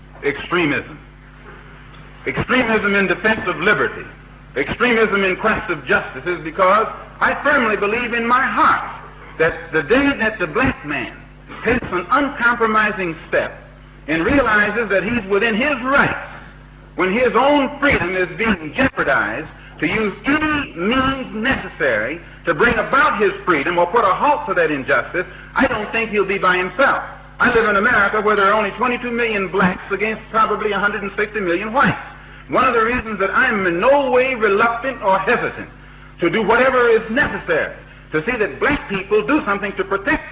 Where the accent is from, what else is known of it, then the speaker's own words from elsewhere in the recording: United States; I have to point out I'm also an American Negro.